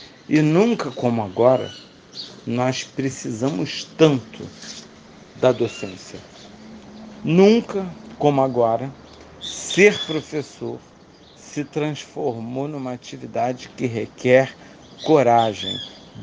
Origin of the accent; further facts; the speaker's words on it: Nova Friburgo, Rio de Janeiro, Brazil; Eu que vim do interior, né, de Nova Friburgo, e era tudo muito grande, muito novo, muito bonito.